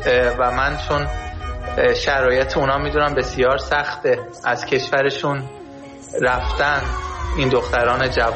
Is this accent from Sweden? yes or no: yes; Sweden; ما که در اروپا بزرگ شدیم، در سوئد بزرگ شدیم